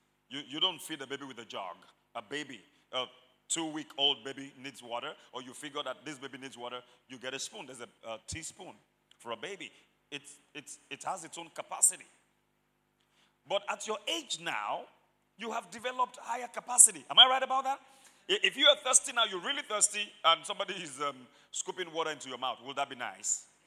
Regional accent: Mokola, Oyo, Nigeria; When I was growing up in Mokola, each family in our house had a drum, at least one.

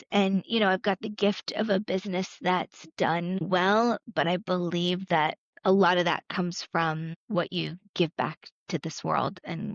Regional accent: Connecticut, United States; now in Atlanta, United States; I don't have parents here in Atlanta. I grew up in Connecticut. My family moved to Florida.

